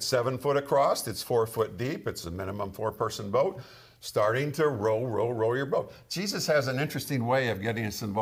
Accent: Michigan, United States; I grew up in Michigan Lakes, okay?

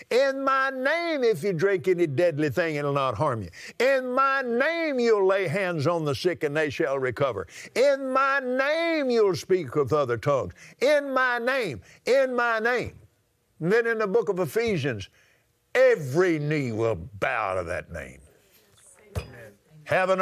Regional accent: United States; because I'm an American. I was born here, raised here.

